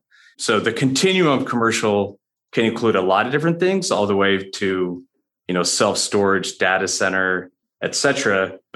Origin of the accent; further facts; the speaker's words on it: New York, United States; moved away as an adult; now in Nashville, United States; I am a New Yorker who married a Nashville girl.